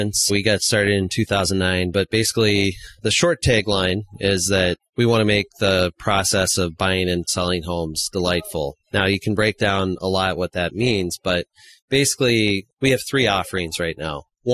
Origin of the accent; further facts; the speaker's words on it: Nebraska, United States; Because I always use the example, because I'm from Nebraska, if somebody called me from the middle of Nebraska